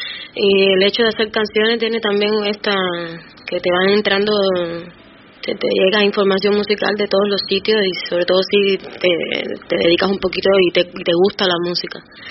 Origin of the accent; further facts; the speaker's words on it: Santa Clara, Villa Clara, Cuba; yo soy de Santa Clara, que es una ciudad pequeñita en el centro de Cuba, donde hay mucha tradición trovadoresca.